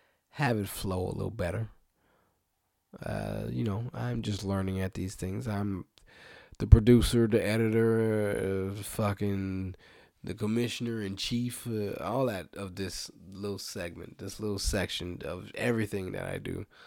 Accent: New Orleans, Louisiana, United States; I picked it back up because I'm from New Orleans, man. Seafood is our thing, man.

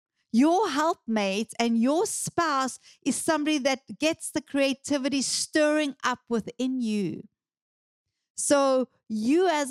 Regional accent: South Africa; I'm South African. I'm sassy.

